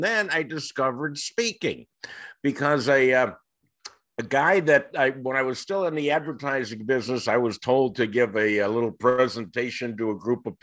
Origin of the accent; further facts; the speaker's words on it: Cleveland, Ohio, United States; I was in Cleveland. I grew up in Cleveland, Ohio.